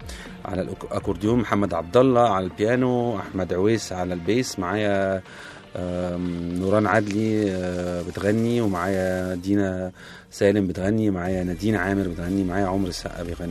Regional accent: Egypt; إحنا نبقى مصريين

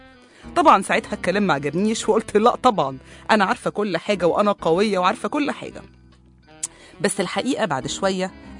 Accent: Egypt; احنا كأمهات مصرية أصيلة بنحب الصبيان عن البنات

